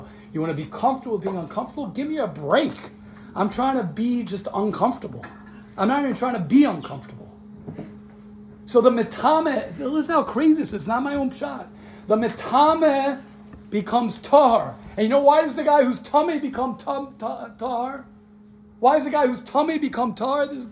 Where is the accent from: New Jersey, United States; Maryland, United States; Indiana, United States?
Maryland, United States; Baltimore; Where are you from? Maryland. Baltimore. And it's Baltimore, Baltimore. Baltimore. That's where I'm from.